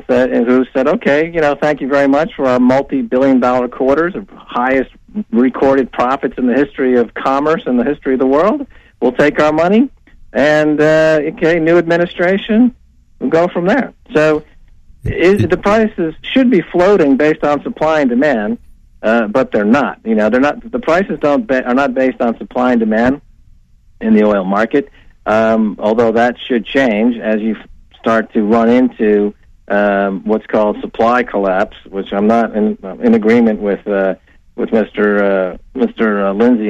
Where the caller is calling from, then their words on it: Paris, Île-de-France, France; I'm calling you from Paris